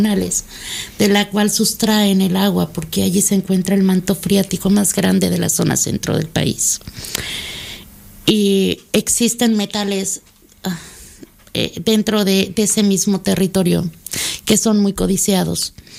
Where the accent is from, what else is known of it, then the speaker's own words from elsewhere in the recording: Hidalgo, Mexico; Vengo del Valle del Mezquital, que está en la zona centro del país